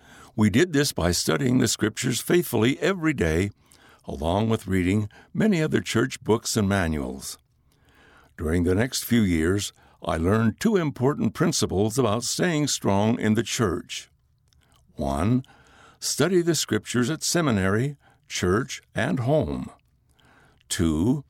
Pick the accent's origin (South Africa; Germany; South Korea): South Korea; English is a second language; While I was growing up in Korea, my father allowed his children to attend the church of our choice.